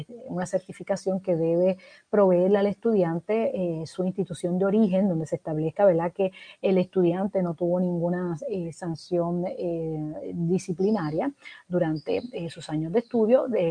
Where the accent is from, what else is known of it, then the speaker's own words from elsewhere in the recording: Puerto Rico; característico de nosotros como puertorriqueños, caribeños y latinoamericanos